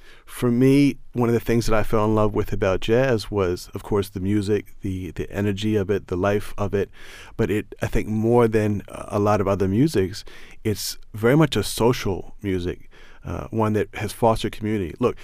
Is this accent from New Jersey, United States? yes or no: yes; New Jersey, United States; now in Baltimore, United States; it reflects my growing up in New Jersey in the 1980s and how that part of me, that kind of playfulness, has now been part of my neighborhood here in Sandtown, Winchester, and Baltimore for over 20 years.